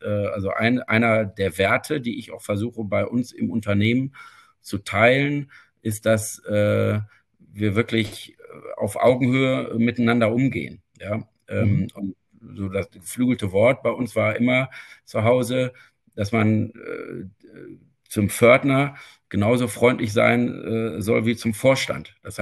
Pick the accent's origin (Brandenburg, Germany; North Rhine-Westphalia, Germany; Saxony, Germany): North Rhine-Westphalia, Germany; Neuss; so bin ich eben dann die letzten Jahre der Grundschule und dann die gesamte Gymnasialzeit in Neuss sozialisiert worden und bezeichne mich insofern auch so als Rheinländer, auch wenn das nicht gebürtig so ist.